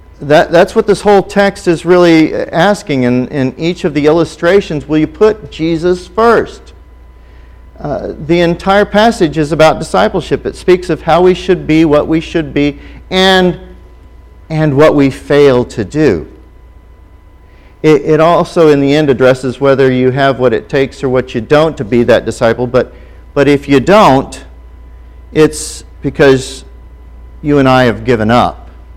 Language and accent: English; Ireland; it's got an Irish tune, and I'm Irish.